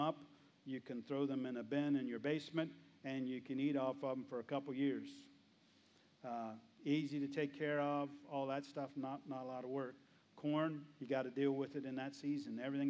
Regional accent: West Virginia, United States; I'm from West Virginia. Creeks are fun places to go play.

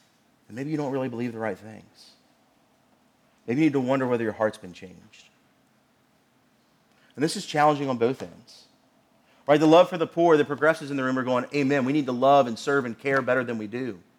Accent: Virginia, United States; I'm a Southerner. I'm a Virginian through and through.

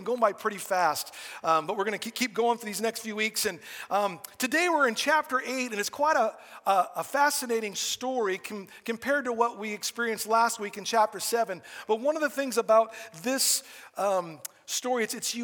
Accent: Seattle, Washington, United States; I grew up over there, right? I was born in Seattle.

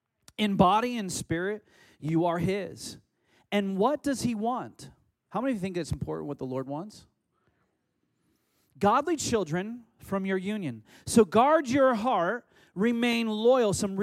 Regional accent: Orcas Island, Washington, United States; I was raised on Orcas Island where you didn't do stuff like, right, you know, why would you ever need a Ryder truck?

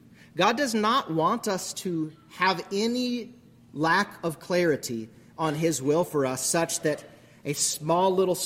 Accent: Minnesota, United States; Growing up in Minnesota, we had a whole bunch of immigrants from Somalia.

